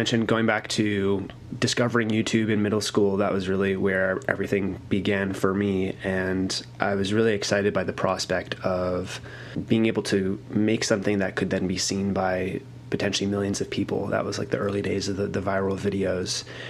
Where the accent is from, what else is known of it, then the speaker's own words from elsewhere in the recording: New York City, New York, United States; also born or lived in Los Angeles; New York City.